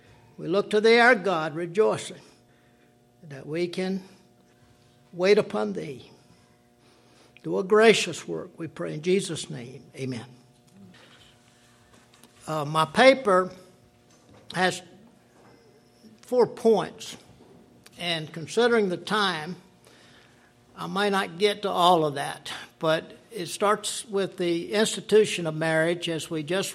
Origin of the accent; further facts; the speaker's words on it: the South, United States; Number one, I'm a Southerner. Number two, I'm 65 years old.